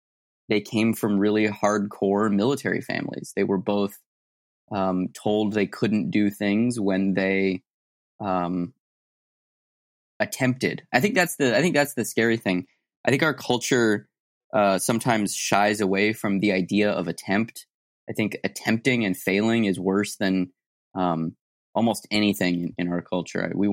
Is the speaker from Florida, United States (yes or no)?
no; Tucson, Arizona, United States; I'm from Tucson, Arizona originally, and my mom had a theater out there